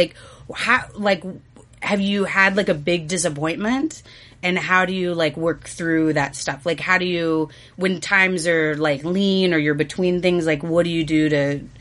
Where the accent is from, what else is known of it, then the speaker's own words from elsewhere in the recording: Grand Prairie, Texas, United States; I just visited my dad, and I'm from Grand Prairie, Texas. So I just visited him. And, you know, you start, like, go home to the small town